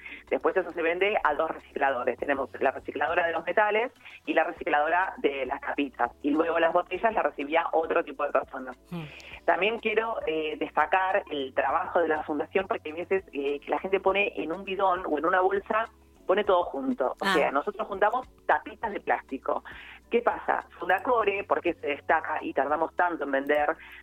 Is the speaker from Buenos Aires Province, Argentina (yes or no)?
yes; San Martín, Buenos Aires Province, Argentina; Hablo así porque yo soy del partido de San Martín.